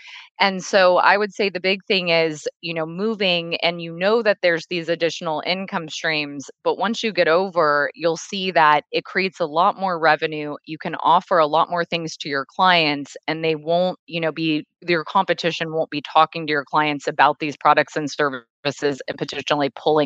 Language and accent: English; Houston, Texas, United States; now in Santa Cruz, United States; Yeah, so I live in Santa Cruz, California, but I'm from Houston, Texas.